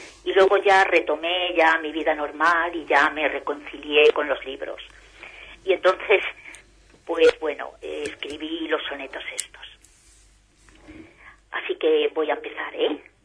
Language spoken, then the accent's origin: Spanish; Castile, Spain; accent: Castilian; Sí, bueno, soy castellana vieja.